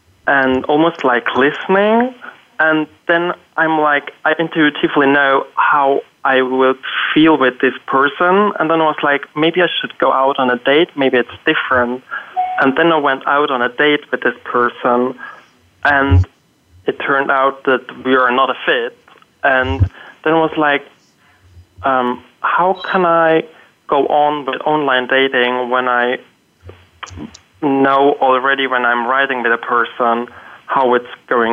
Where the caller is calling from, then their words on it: Hamburg, Germany; I'm calling in today from Hamburg, Germany.